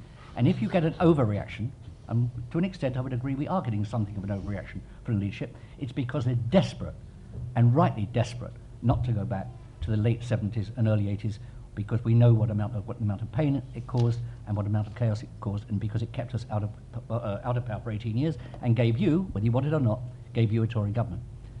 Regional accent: London, United Kingdom; I'm a Londoner.

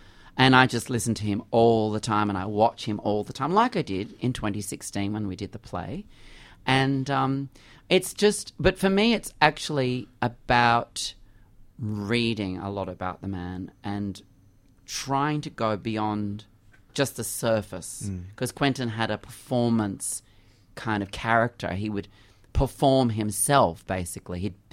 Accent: Australia; he's English and I'm Australian.

